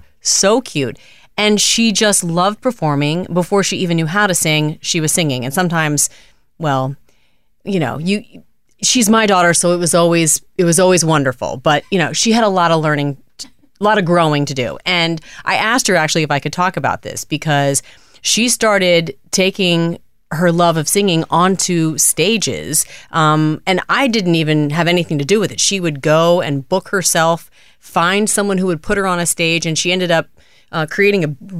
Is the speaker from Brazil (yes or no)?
no; the South, United States; now in New York, United States; Because I think because I grew up in the South, you expect it to be warmer in March and it never is.